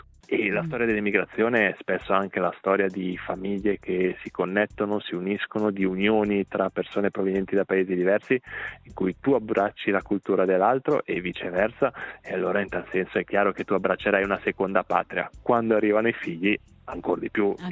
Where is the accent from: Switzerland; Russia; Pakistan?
Switzerland; Ticino; Io rispondo sempre che vengo dal sud della Svizzera e poi specifico che è la parte in cui si parla italiano.